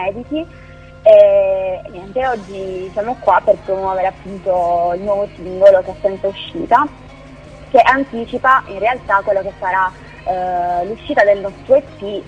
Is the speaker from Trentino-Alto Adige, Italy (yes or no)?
no; Apulia, Italy; veniamo dalla Puglia, precisamente dalla provincia di Foggia, e siamo quattro componenti